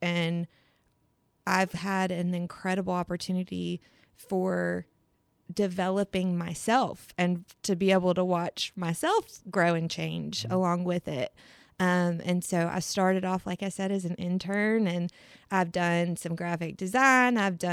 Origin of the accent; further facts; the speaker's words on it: South Carolina, United States; I grew up in Florence County, and so I know how much it lacks cultural experiences.